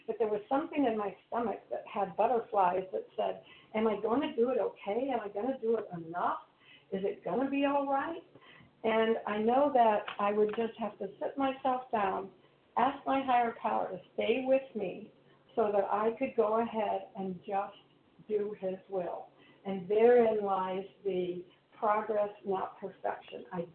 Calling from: North Carolina, United States; I am gratefully recovered from North Carolina.

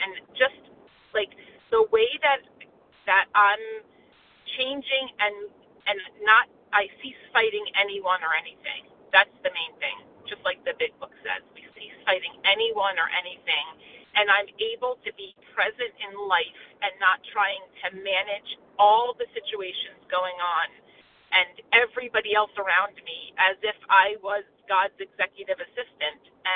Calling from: New Jersey, United States; Hi, good morning. … in New Jersey.

